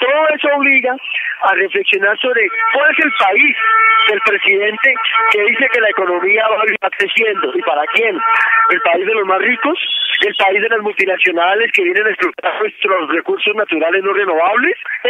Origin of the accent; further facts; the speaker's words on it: Colombia; exigimos como pueblo colombiano que la Corte escuche el clamor, la exigencia, la bulla de las y los colombianos